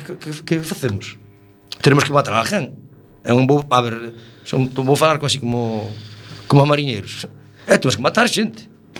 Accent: Malpica, Galicia, Spain; porque ando no mar, son de Malpica, é vivo o mar, sabes?

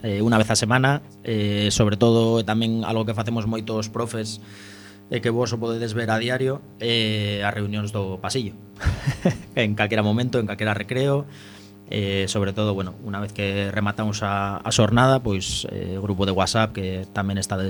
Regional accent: La Rioja, Spain; Galician is a second language; Bueno, eu estou moi contento, pese a ser o único riojano. Perdoádeme o meu galego, xa sabedes que non é o meu idioma natal

